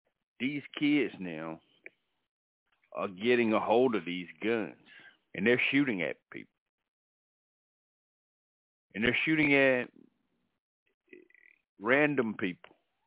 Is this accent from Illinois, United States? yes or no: no; Atlanta, Georgia, United States; I grew up in Northwest Atlanta, okay? I grew up in Northwest Atlanta, and I grew up in a tough neighborhood.